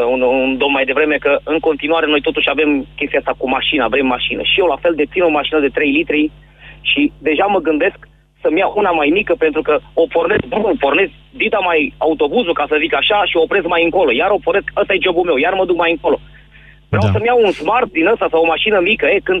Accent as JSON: {"language": "Romanian", "town": "Buzău", "region": "Buzău County", "country": "Romania", "said": "Nu sunt din București, sunt din Buzău."}